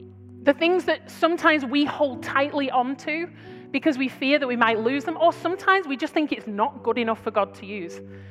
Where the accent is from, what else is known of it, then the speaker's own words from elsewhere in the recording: United Kingdom; Now, I'm British, okay? So the British reserve in me was like, no